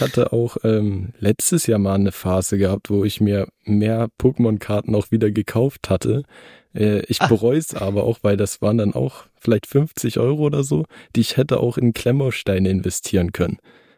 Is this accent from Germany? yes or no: yes; Saxony, Germany; ich bin 18 Jahre alt und … ich komme auch aus Sachsen.